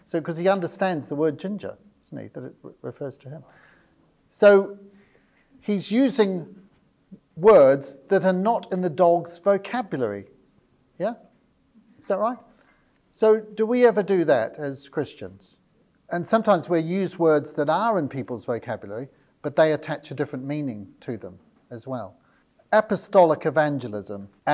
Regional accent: New Zealand; So I took that as a Kiwi, as a green light.

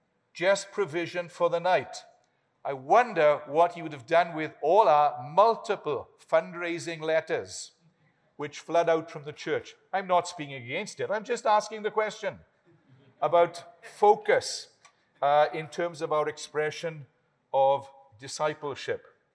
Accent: Wales, United Kingdom; When I was a teenager growing up in South Wales

